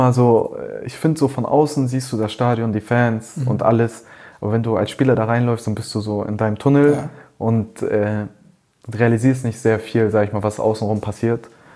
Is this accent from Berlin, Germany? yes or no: no; Hamburg, Germany; Ich komme aus Hamburg, beide Vereine sind hier.